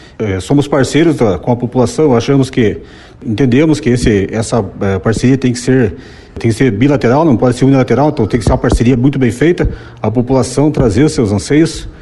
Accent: Ponta Grossa, Paraná, Brazil; eu sou natural da cidade de Ponta Grossa, fiz a minha maior parte da minha carreira naquela região, no primeiro BPM.

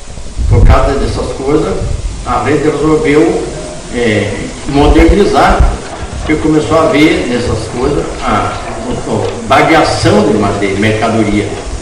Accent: Porto União, Santa Catarina, Brazil; sou de Porto União, né?

